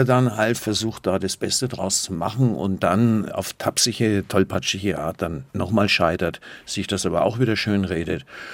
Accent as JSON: {"language": "German", "region": "Bavaria", "country": "Germany", "accent": "Franconian", "said": "wollte ich mich natürlich meiner Heimat, meinem Dialekt nicht verweigern und habe gleichzeitig auch Fränkisch gesprochen. Also ich kann im Grunde genommen kann ich beides."}